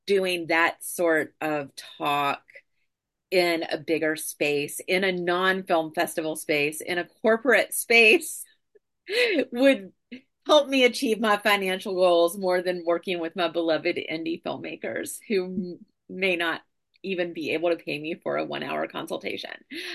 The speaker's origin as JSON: {"language": "English", "region": "North Carolina", "country": "United States", "said": "but I'm from North Carolina, so they're basically paying for me to go home and see my dad."}